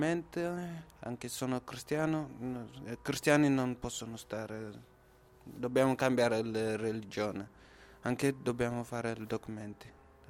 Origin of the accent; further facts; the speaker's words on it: Eritrea; Italian is a second language; also born or lived in Sudan / Libya; now in Italy; Da prima sono scappato dall'Eritrea a Sudan